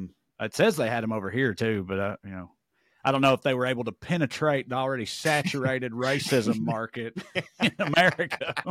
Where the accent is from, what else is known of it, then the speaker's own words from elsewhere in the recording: United States; I mean, this is like a horrific slur over there, but I'm American and it's not here.